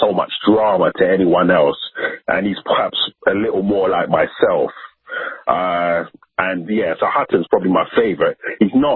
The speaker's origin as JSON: {"language": "English", "region": "London", "country": "United Kingdom", "tie": "born or raised there", "said": "me personally, I was brought up in Northwest London, so I know a lot of the corner roads, things like that."}